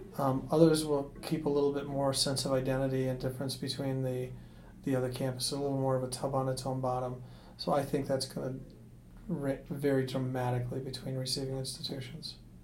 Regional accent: Manitowoc, Wisconsin, United States; Which happens to be my hometown.

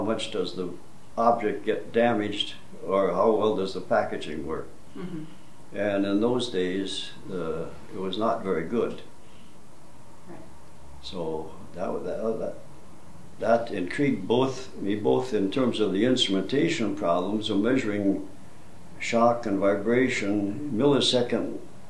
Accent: Peshtigo, Wisconsin, United States; they made the first laminated wood arches in my hometown of Peshtigo.

